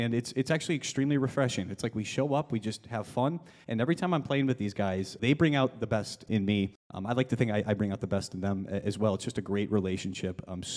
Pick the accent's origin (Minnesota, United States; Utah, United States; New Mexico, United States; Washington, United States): Minnesota, United States; Chaska; we got to play at Floyd's, which is my hometown bar, kind of. I'm from Chaska.